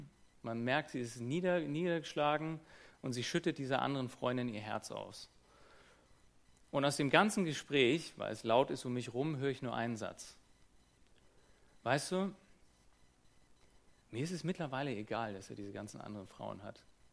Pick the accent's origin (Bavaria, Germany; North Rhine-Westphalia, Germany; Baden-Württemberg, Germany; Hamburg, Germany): Hamburg, Germany; Ich war Hamburger Großstädter, junger Mann, kam aus einem linksliberalen, intellektuellen Milieu